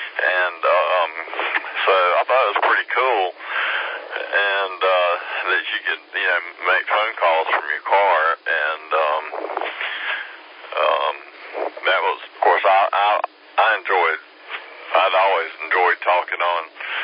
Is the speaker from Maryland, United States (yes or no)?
no; Greenville, South Carolina, United States; also born or lived in Charleston; I was born and raised in Greenville, and my wife was too, and we've lived here all our lives except for 2.5 years. We lived in Charleston on James Island